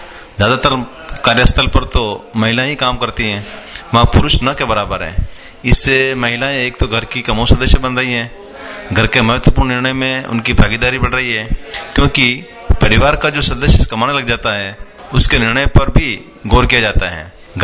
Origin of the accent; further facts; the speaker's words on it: Kurawad, Rajasthan, India; मैं कुरावड़ का निवासी हूँ।